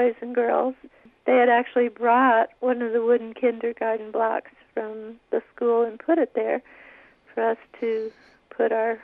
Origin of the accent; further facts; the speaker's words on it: Los Alamos, New Mexico, United States; I have to tell you that was not a happy place to grow up.